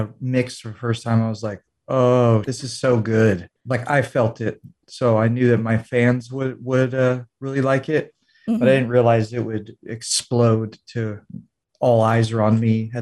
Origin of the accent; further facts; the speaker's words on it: Las Vegas, Nevada, United States; Vegas is my hometown.